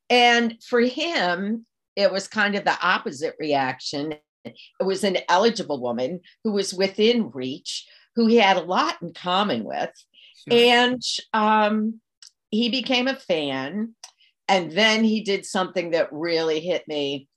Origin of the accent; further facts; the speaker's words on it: Illinois, United States; And Roger and I grew up in Illinois in the late 1960s.